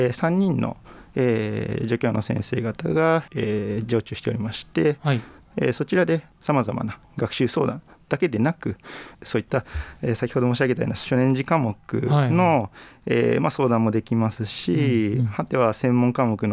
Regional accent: Tokyo, Japan; 私は東京の出身です。

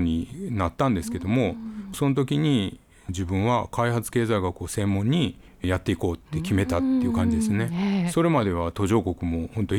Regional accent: Kyoto, Japan; moved away as an adult; also born or lived in Niigata; now in Gunma, Japan; 私は京都出身で、はい、そういう意味ではここで働き始めるまで群馬には縁がなかったんですけども。

